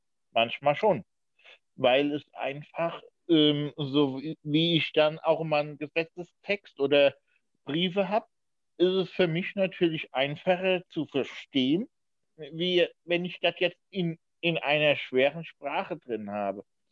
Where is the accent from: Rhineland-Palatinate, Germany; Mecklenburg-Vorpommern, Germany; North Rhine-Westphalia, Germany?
Rhineland-Palatinate, Germany; Diez; born there; in Dietz, da wo ich geboren worden bin. Bin ja ein gebürtiger Dietzer.